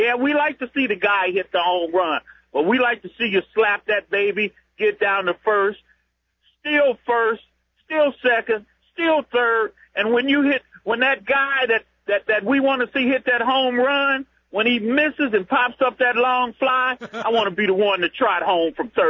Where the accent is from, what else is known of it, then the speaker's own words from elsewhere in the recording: Ravenna, Ohio, United States; Okay, I'm from Ravenna, Ohio.